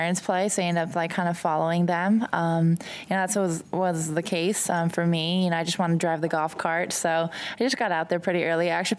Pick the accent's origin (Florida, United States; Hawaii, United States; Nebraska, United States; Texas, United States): Hawaii, United States; Honolulu; I'm from Honolulu, Hawaii.